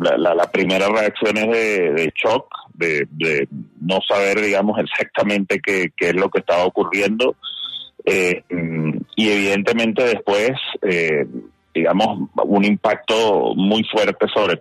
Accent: Venezuela; como periodista venezolano que se ha dedicado a investigar durante muchos años el tema de la corrupción

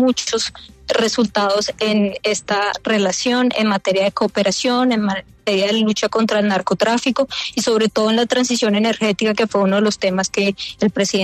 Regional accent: Colombia; Entonces yo celebro como colombiana

